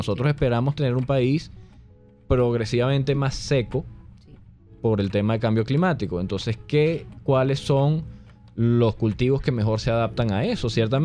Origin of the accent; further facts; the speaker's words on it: Venezuela; para enfrentarnos como venezolanos al cambio climático